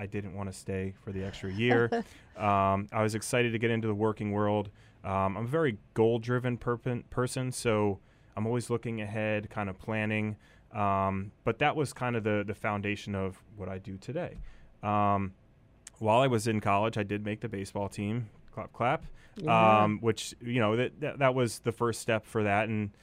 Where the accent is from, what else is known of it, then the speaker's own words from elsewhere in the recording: Nazareth, Pennsylvania, United States; So I'm a Lehigh Valley native. I grew up in Nazareth